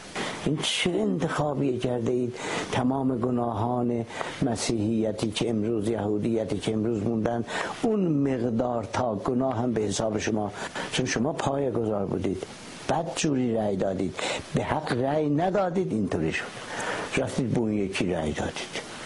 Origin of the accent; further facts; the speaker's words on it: Iran; ما آمریکا نیستیم، ما فرانسه نیستیم، ما ایرانیم، ایران اسلامی هم هستیم.